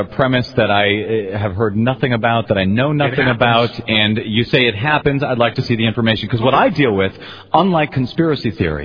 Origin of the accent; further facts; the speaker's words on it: United States; I'm just an American.